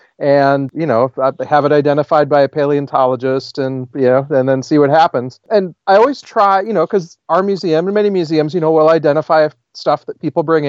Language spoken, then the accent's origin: English; South Dakota, United States; I grew up in South Dakota, and in eastern South Dakota